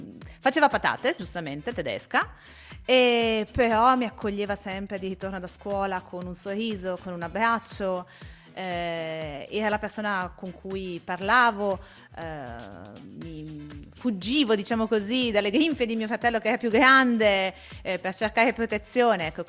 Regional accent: Brescia, Lombardy, Italy; io sono bresciana, però è anche vero che sono mezza bresciana, mezza tedesca. Quindi mia madre è tedesca

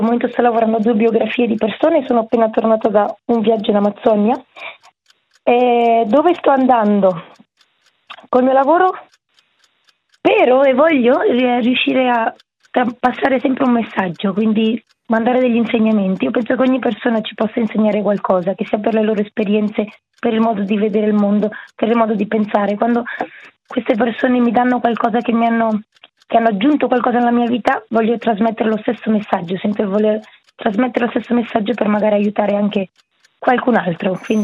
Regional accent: Lugano, Ticino, Switzerland; now in London, United Kingdom; di Lugano, sono cresciuta a Bray, montagna, vivo a Londra da 7 anni e mezzo

